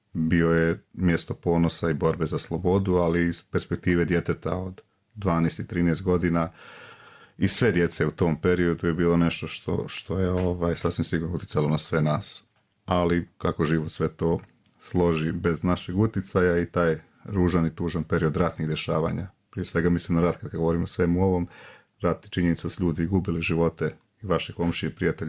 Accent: Bjelovar, Bjelovar-Bilogora County, Croatia; moved away; uvijek sam Bjelovar doživljavao u stvari kao nešto, kao mjesto gdje ja pripadam jer sam tamo rođen.

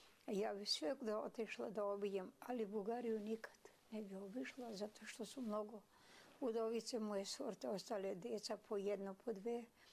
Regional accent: Kučevište, Skopje, North Macedonia; Sam rođen na selo Kučevište, srpsko selo, 42. godine.

